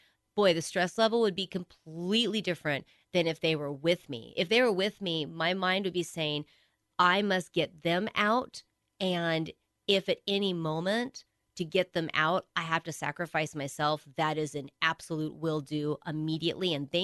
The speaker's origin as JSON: {"language": "English", "country": "United States", "said": "I'm white American and I adore my family"}